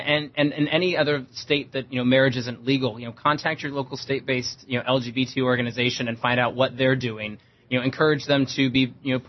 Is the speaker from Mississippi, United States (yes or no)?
no; New York, United States; You've got Edie Windsor's case out of my home state of New York.